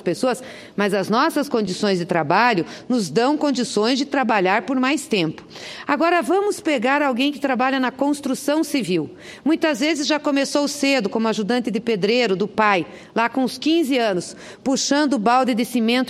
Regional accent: Paraná, Brazil; Lá no meu estado, no estado do Paraná

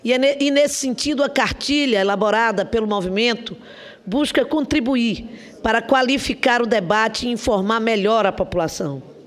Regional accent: Salvador, Bahia, Brazil; da minha terra, da Bahia, de Salvador

